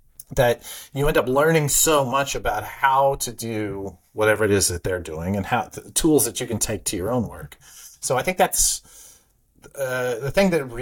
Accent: Texas, United States; also born or lived in California / New York; now in Brooklyn, United States; I'm a kid from Texas who lived in California and then New York.

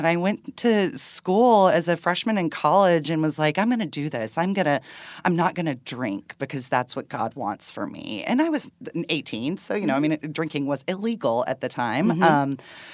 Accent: Dallas, Texas, United States; I grew up in East Dallas with parents who are wonderful and lovely, the oldest of two.

